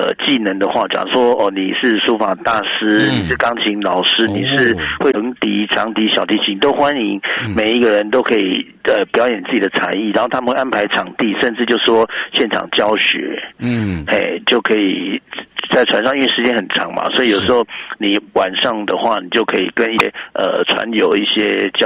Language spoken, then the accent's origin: Chinese; Taiwan